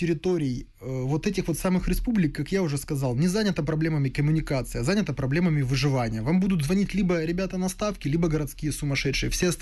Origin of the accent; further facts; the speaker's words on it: Makiivka, Donetsk Oblast, Ukraine; also born or lived in Kharkiv; Я русскоговорящий, я родом из Донецка, ну, точнее, я родом из Харькова, большую часть жизни я прожил в Макеевке.